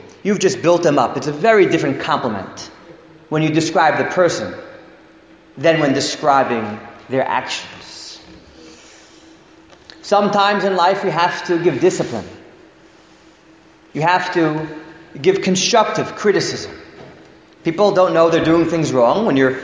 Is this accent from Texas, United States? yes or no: no; Teaneck, New Jersey, United States; Growing up in Teaneck, I know Rabbi Jacobowitz and Mrs. Jacobowitz heard this before